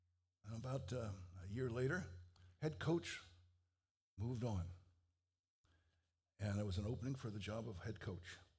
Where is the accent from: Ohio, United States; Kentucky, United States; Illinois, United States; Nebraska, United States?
Ohio, United States; Columbus; You know, I come from Ohio. I come from the city of Columbus. I went to the Ohio State University.